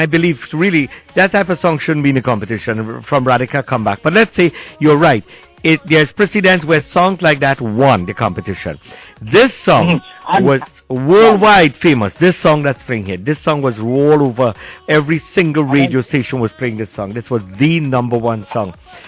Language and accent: English; Trinidad & Tobago; I'm a Trinidadian, and I love my country